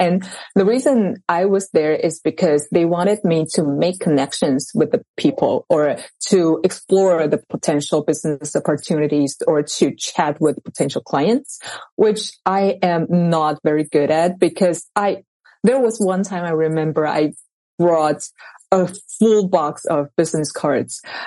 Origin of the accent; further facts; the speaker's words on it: Taiwan; now in United States; I grew up in Taiwan and I went to the United States for graduate school and the big part of my career is actually in the United States.